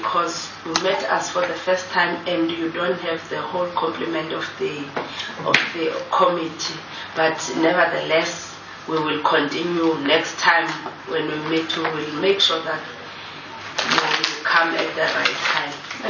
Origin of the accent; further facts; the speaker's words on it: Eastern Cape, South Africa; from Eastern Cape.